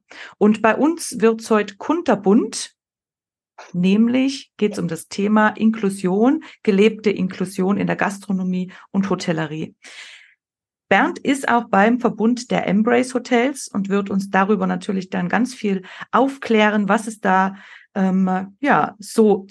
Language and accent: German; Tyrol, Austria; wie das bei uns in Österreich, in Tirol so ist.